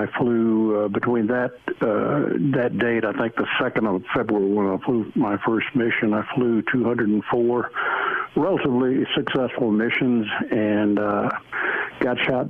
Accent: Georgia, United States; I grew up in Southwest Georgia. I attended a small, small town school.

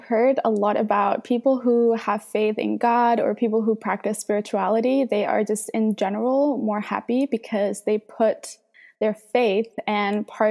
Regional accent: Denmark; I am from Denmark

